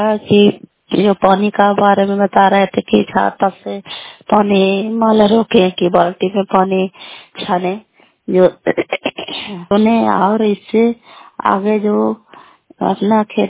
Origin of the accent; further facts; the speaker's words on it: Kalyanpur, Bihar, India; घर कल्याणपुर वाली, बेलसी पंचायत, करखड़ चंडी, जिला नालंदा का निवासी हूँ।